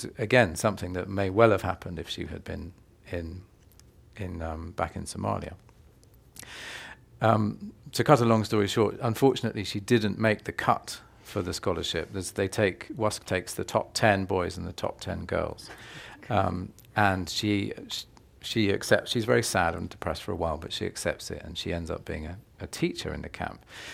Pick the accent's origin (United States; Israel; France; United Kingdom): United Kingdom; England; when I go to foreign countries and I say I'm from England, oh, I have a friend in London.